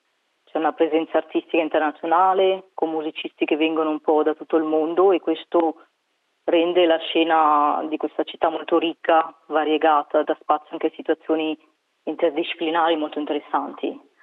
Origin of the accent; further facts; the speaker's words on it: India; anche in India, che è il mio paese d'origine